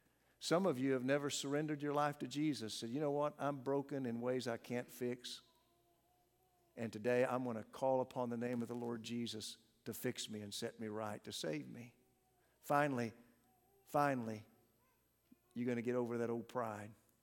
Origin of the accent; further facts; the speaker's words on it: Pawhuska, Oklahoma, United States; I grew up in Pawhuska, a town about like Medill. And my dad owned a gas station.